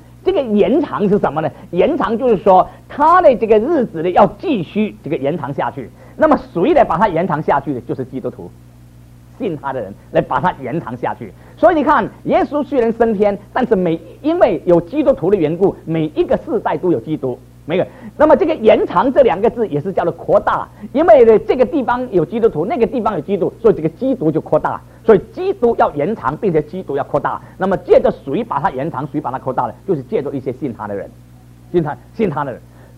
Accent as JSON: {"language": "Chinese", "region": "Fujian", "country": "China", "said": "我想我们福建人有这个风俗"}